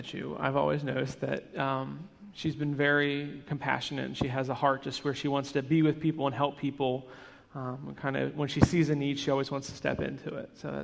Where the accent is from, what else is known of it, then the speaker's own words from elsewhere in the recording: Ephrata, Pennsylvania, United States; I was born in Ephrata, Pennsylvania, so just right down the road, and grew up there.